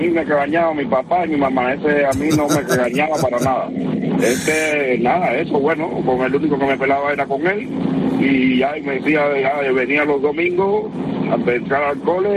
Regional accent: Cuba; No, es que soy un cubano y llevo tiempo y decía, bueno, no hablan de Cuba

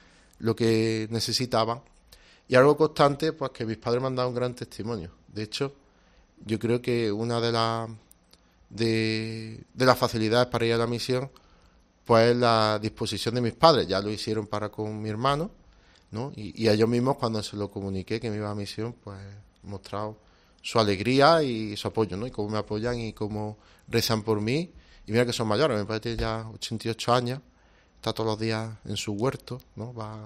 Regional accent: Fuente Palmera, Andalusia, Spain; yo soy natural de Fuente Palmera

